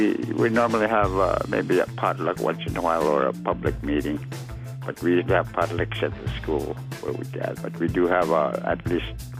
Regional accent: Twin Hills, Alaska, United States; I'm from Twin Hills, and I work in the council office as a grant writer.

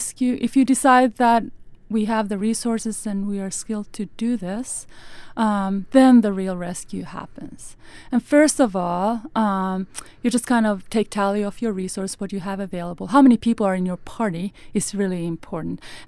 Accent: Finland; now in Alaska, United States; Yes, I'm from Finland. And I've been on the snow all my life, but I'm here in Alaska

